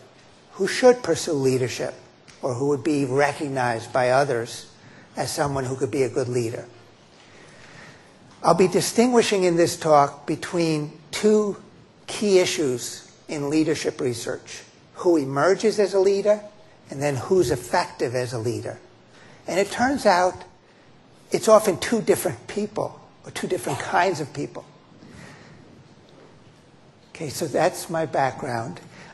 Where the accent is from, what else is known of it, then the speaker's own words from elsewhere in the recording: New York City, New York, United States; I'm from New York City, but I've become a fanatic Montreal Canadiens hockey fan.